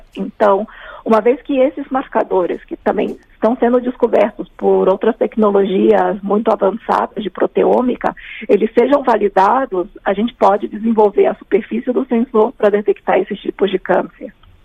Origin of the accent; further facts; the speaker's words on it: Brazil; Eu, como brasileira, eu quero muito que essa tecnologia chegue ao Brasil